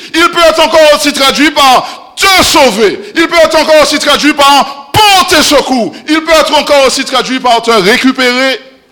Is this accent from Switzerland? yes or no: no; Martinique; ou on dit boutique hein, chez moi en Martinique